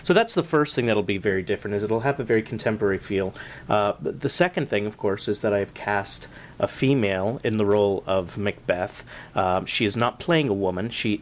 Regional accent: Newmarket, Ontario, Canada; I was born and raised in Newmarket, Ontario.

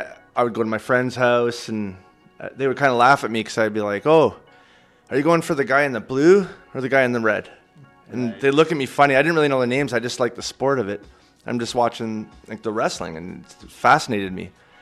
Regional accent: Toronto, Ontario, Canada; Growing up in Toronto was kind of hard.

